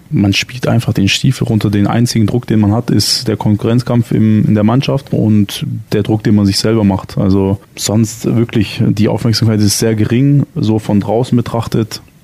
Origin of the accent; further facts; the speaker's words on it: Ulm, Baden-Württemberg, Germany; Ich bin ja aus Ulm, ich wollte nie aus Ulm weg.